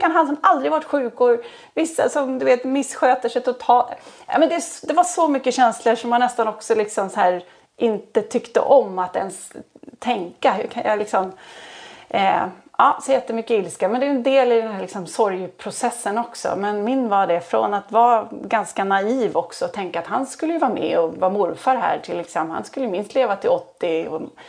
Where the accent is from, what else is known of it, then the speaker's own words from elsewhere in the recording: Södertälje, Stockholm County, Sweden; mamma har i trappen hemma i Södertälje på mitt liksom barndomshem.